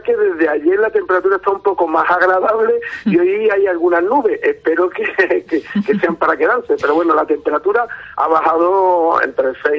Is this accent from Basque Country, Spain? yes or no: no; Fiñana, Andalusia, Spain; he ido a los bares y parecía que en vez de estar en mi pueblo pues estaba en la capital o en Granada o en algún sitio, porque no conocía a la mayoría de la gente, y no eran hijos de fiñaneros o fiñaneras